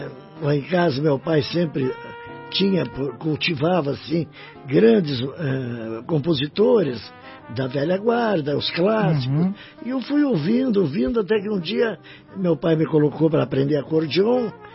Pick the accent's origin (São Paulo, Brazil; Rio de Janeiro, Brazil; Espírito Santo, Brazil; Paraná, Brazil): Paraná, Brazil; Curitiba; Eu sou do Bigorrilho.